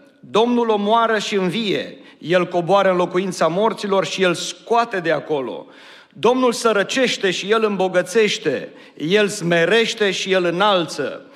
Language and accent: Romanian; Șoimoș, Arad County, Romania; eu vin din Șoimoș, originar, și purtăm același nume.